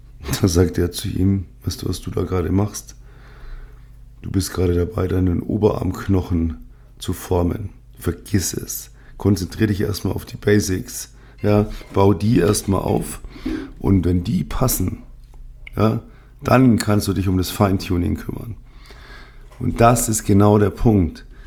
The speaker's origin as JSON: {"language": "German", "region": "Bavaria", "country": "Germany", "said": "so ein richtiges Viech, wie man bei uns in Bayern sagt"}